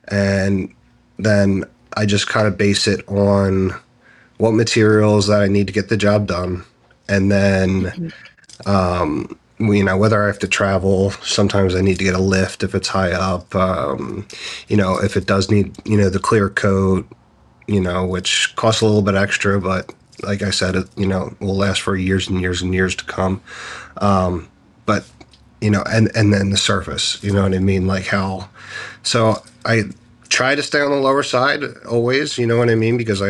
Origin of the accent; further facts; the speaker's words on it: Pennsylvania, United States; Like I have traveled to like I'm from Pennsylvania, so obviously I've done quite a few up there